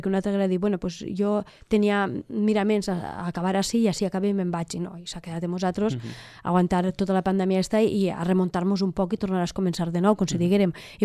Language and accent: Catalan; Muro, Valencian Community, Spain; Ell parla de, del meu poble, ell parla de Muro